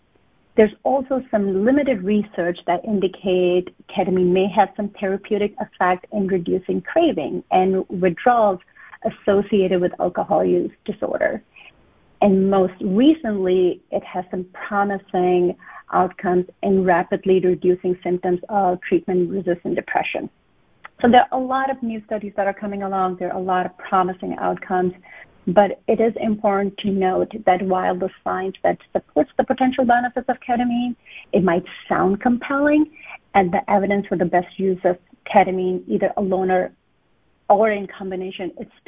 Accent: Detroit, Michigan, United States; actually here in Detroit, Michigan, my hometown.

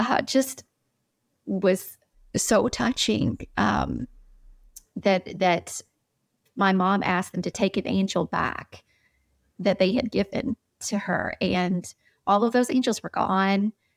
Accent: Louisville, Kentucky, United States; Growing up in Louisville, Kentucky was a huge blessing in my life and has definitely molded me into the servant that I am today for the Lord.

